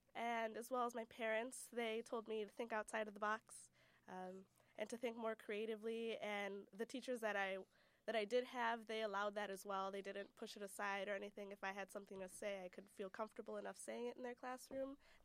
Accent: Racine, Wisconsin, United States; Well, I think Racine is very, very unique in the way that you don't have just one race dominating the rest. You have a mix of everyone. It's very diverse.

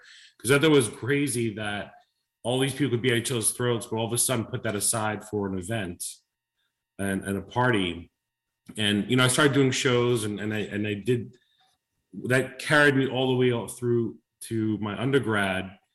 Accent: Brooklyn, New York, United States; where I grew up in Brooklyn, originally was my area was called Flatbush. It was a really bad area.

